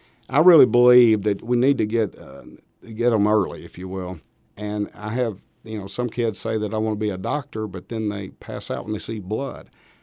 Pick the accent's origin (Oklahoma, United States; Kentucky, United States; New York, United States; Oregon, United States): Kentucky, United States; Fulton; And I'm originally from Fulton City, graduated from Fulton City High School.